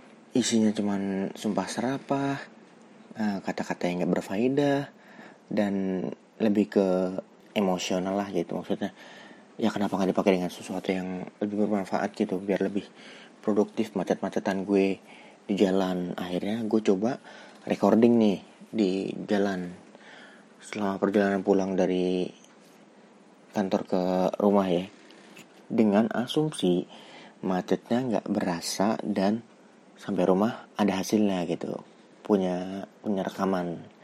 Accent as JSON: {"language": "Indonesian", "town": "Bekasi", "region": "West Java", "country": "Indonesia", "said": "Jadi, gue ini kan anak Bekasi, terus kerjanya di Jakarta gitu kan."}